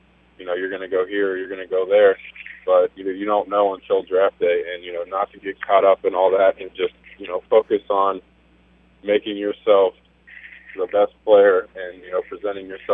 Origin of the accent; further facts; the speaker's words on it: Midwest, United States; growing up in the Midwest, I'm used to the seasons.